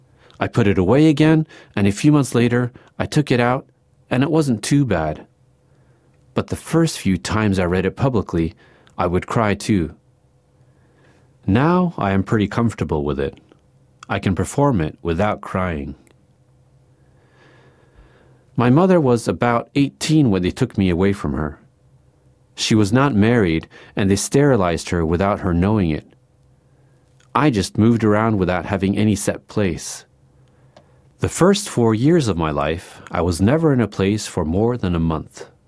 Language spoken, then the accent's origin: English; Northern Plains, United States; also born or lived in South Dakota / Minnesota; I am what they call a Dakota Sioux. We are from the Northern Plains in South Dakota and Minnesota area of the United States.